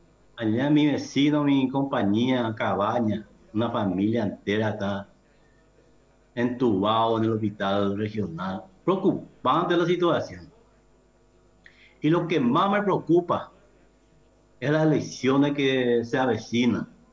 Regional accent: Paraguay; Nosotros somos paraguayos y paraguayas.

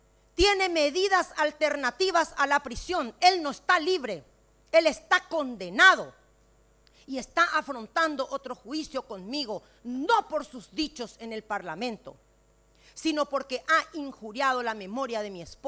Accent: Paraguay; Yo soy paraguaya a mucha honra. Yo defiendo la soberanía del Paraguay y no me arrodillo a ningún embajador.

